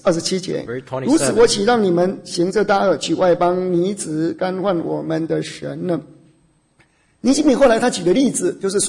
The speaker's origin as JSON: {"language": "Chinese", "country": "China", "said": "我们中国人"}